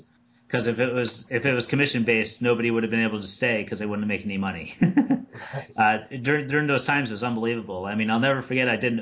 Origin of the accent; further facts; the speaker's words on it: Bermuda; I'm originally from Bermuda. So I still have a lot of family down there and whatnot.